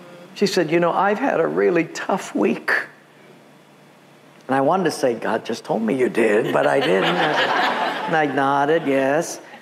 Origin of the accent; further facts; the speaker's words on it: Palolo, Hawaii, United States; And I thought, dude, you're Howley. I'm from Palolo. You leave the island. I'm home.